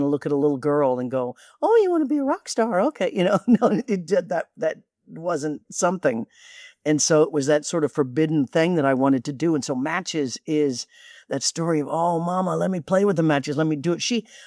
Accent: Leavenworth, Kansas, United States; came to my hometown of Leavenworth, Kansas, which we didn't even have a venue for people to play.

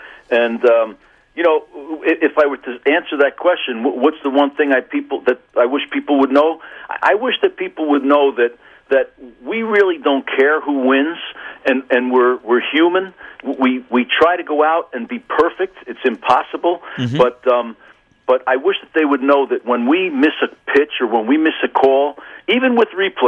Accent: New Jersey, United States; Well, I grew up in New Jersey, so I was a Yankee fan.

